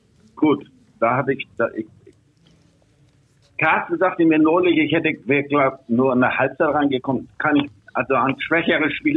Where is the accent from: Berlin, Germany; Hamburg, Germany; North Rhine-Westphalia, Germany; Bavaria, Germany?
Hamburg, Germany; Ich meine, ich als Hamburger war, ich spielte ja bei BU vorher